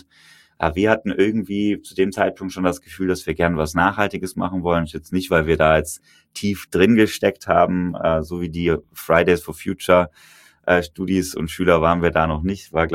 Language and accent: German; Cologne, North Rhine-Westphalia, Germany; Da hatte ich irgendwie als Kölner Junge nicht so viel Erfahrung mit.